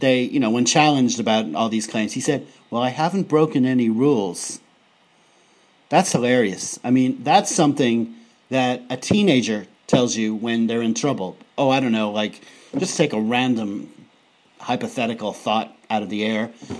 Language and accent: English; United States; accent: American; who has a surname which forces my American accent to butcher the letter L, as it is known to do.